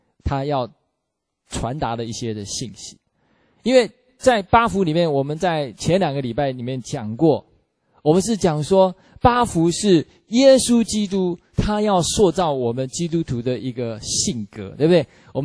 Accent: Taiwan; 那我们台湾话叫做假崩红地多，就是吃饭皇帝大哦。

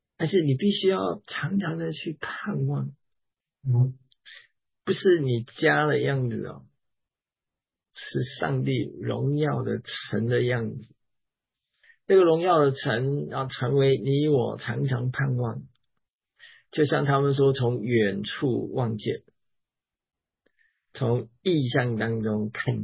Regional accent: Taiwan; now in United States; 我生在台湾，长在台湾，所以我这次从美国呢就回到台湾，享受这个家乡的温暖

